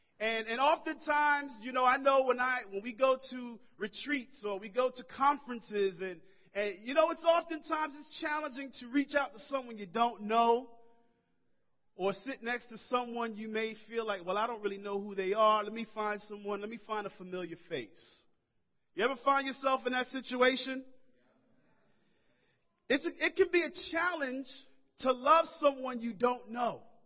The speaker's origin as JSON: {"language": "English", "town": "Brooklyn", "region": "New York", "country": "United States", "tie": "born or raised there", "said": "You know, I grew up in Brooklyn, and we used to always call Long Island Strong Island."}